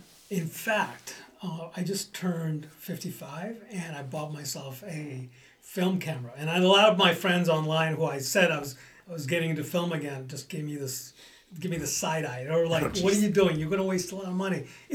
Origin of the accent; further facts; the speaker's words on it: San Jose, California, United States; So I grew up in. I finished high school in San Jose, California.